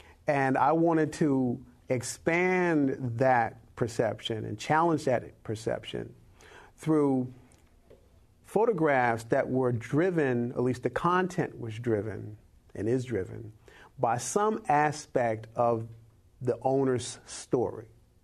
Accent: Florida, United States; That's where I'm from.

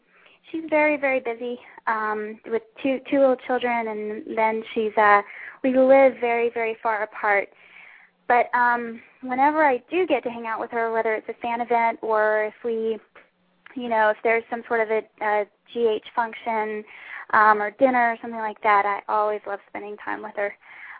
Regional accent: the South, United States; I just remember, you know, growing up in the South, and you know, and then also having a mother who's very Catholic

